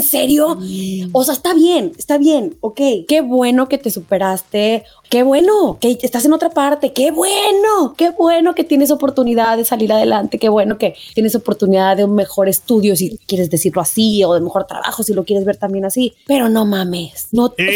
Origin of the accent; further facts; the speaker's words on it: Mexico; yo soy mexicana, pero soy de tez blanca.